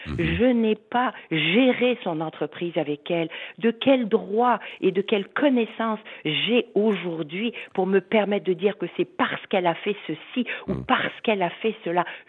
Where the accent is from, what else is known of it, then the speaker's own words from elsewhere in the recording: Quebec, Canada; je suis québécois, je suis fière de l'être, je suis fière de vivre ici